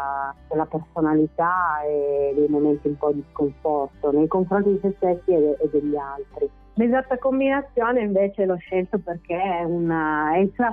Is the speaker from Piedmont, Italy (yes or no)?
yes; Turin, Piedmont, Italy; born there; sono arrivati a Torino negli anni 60, molto giovani, molto piccoli anche. E quindi io sono nata a Torino, ma ho queste origini del sud.